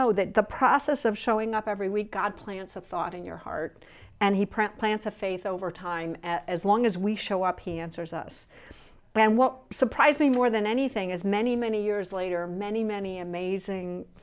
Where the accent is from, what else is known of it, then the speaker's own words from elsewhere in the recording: Northeast, United States; I have the honor that I actually grew up a Protestant, and I was brought up in the Northeast in a fairly liberal family